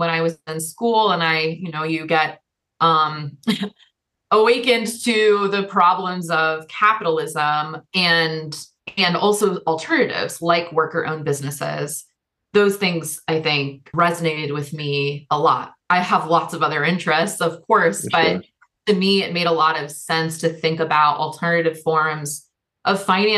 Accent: Virginia, United States; I grew up in Northern Virginia and went to high school in DC and love that part of the country. My dad is an immigrant from India and he started a business.

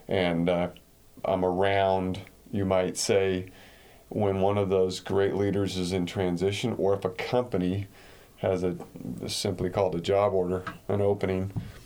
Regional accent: Waukee, Iowa, United States; also born or lived in Agency / Ottumwa; I'm from Iowa originally, born in Agency or Ottumwa. So I'm an Iowa kid.

